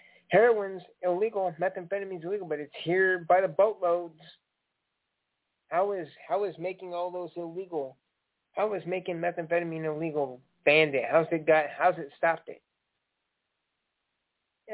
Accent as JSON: {"language": "English", "country": "Mexico", "said": "I know I'm from Mexico, but don't worry."}